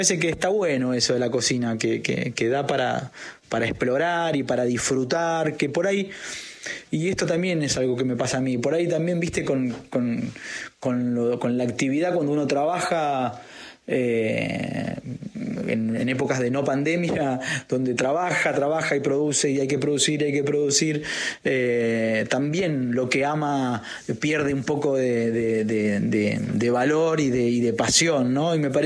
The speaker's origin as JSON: {"language": "Spanish", "country": "Argentina", "said": "soy un cocinero argentino."}